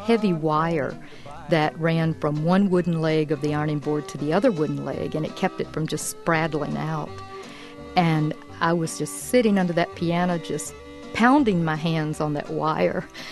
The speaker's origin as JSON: {"language": "English", "region": "Louisiana", "country": "United States", "tie": "born or raised there", "said": "I grew up north of Baton Rouge in a rural area called Central Louisiana."}